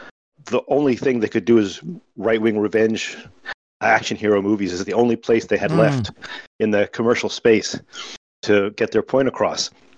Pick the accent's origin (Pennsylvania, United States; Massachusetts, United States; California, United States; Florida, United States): California, United States; San Jose; I'm from San Jose.